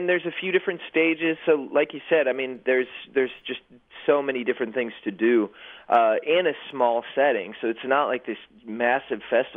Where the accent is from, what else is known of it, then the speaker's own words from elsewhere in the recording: Tennessee, United States; I'm actually from East Tennessee, and my band … is on tour for the next couple weeks